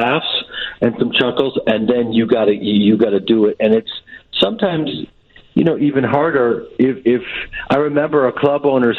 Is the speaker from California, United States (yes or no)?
no; Evanston, Illinois, United States; when I grew up in Evanston at the Piven Theater